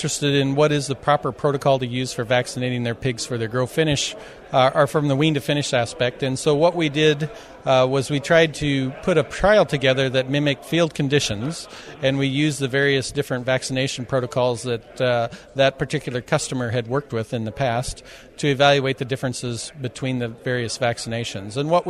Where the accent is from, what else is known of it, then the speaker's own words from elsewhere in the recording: St. Peter, Minnesota, United States; I'm from St. Peter, Minnesota with the Swine Vet Center.